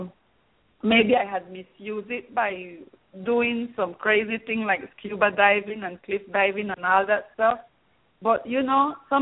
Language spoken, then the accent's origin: English; Colombia; now in Alabama, United States; I'm from Colombia, South America, a small island in the Caribbean, and married to my husband … We have two children. I'm living here in Alabama